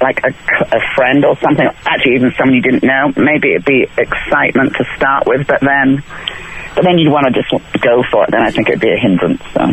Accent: England, United Kingdom; Remember, I grew up in England. We were a little bit more reserved back there.

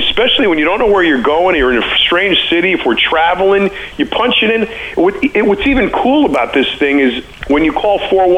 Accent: Woodbury, United States; It's actually just a couple of miles from where I grew up in Woodbury.

